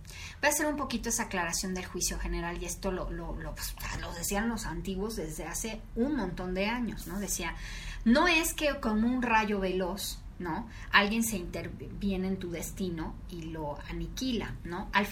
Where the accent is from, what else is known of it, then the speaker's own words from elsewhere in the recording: Mexico; como mexicanos decimos, ¿por qué estamos tan relajados tú?